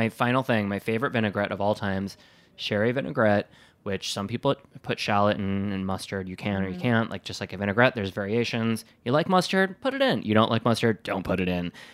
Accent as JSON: {"language": "English", "region": "Wisconsin", "country": "United States", "lives_now": "New York, United States", "said": "I'm from Wisconsin. I don't need a hat or gloves."}